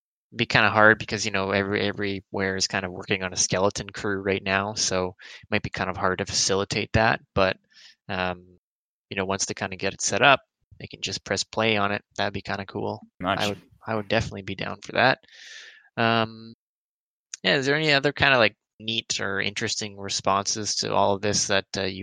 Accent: Canada; I'm so thankful I'm a Canadian right now

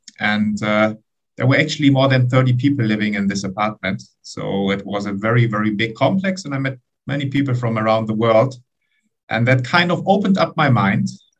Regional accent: Germany; English is a second language; also born or lived in New York City, United States; Originally, I'm from Germany, so I did my bachelor in Germany.

